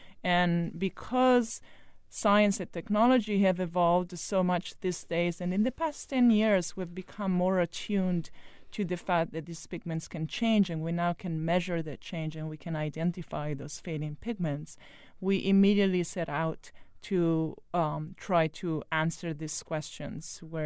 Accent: Italy; my home country, Italy.

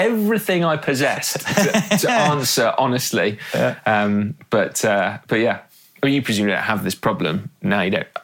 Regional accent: United Kingdom; Because I'm British.

